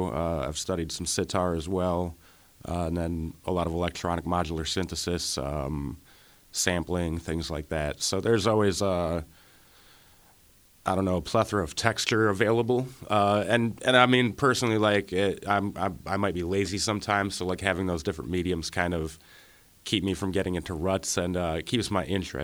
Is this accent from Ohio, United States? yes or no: yes; Ohio, United States; Yeah, I'm from Cleveland. I grew up outside of Cleveland in a really small little town right on Lake Erie, which I'm living back in again now.